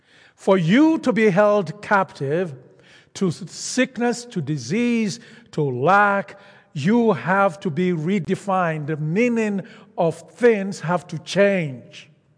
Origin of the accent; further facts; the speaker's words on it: Nigeria; now in Canada; Yes, I still am Nigerian. Yes, I'm still Canadian. Yes, I'm still all of that in the natural.